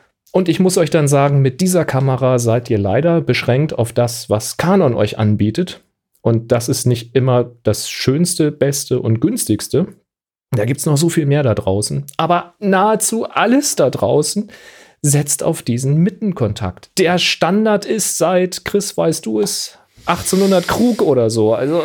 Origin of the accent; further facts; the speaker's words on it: Hamburg, Germany; So als Hamburger darf man auch mal sagen, ne?